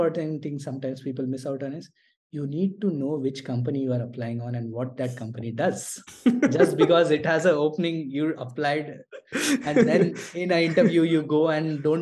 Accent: Mumbai, Maharashtra, India; Like, see, I come from Mumbai, right?

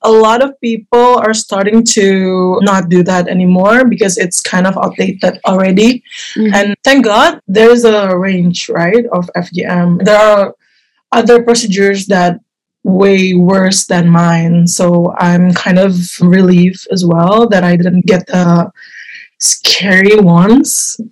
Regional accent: Jakarta, Indonesia; English is a second language; I grew up in Indonesia, Jakarta, and my environment is very religious and very conservative.

